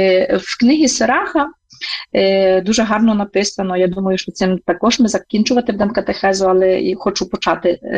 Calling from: Berdychiv, Zhytomyr Oblast, Ukraine; і з вами я з Бердичева, від Матері Божої Бердичівської, передаю вітання.

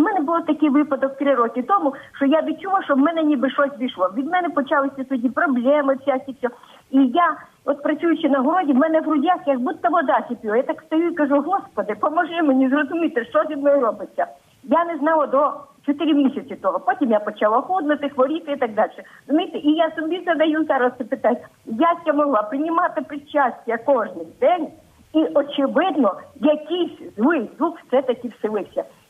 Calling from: Lviv, Lviv Oblast, Ukraine; Я зі Львова.

